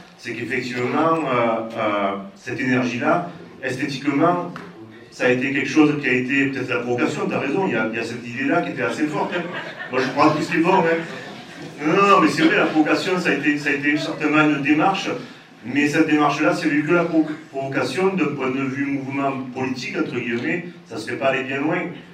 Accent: France; je prononce très mal, hein, si je suis français

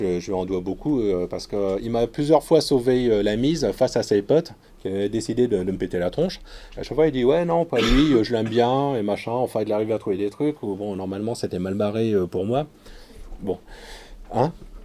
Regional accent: Brittany, France; vu que je viens de l'Ouest

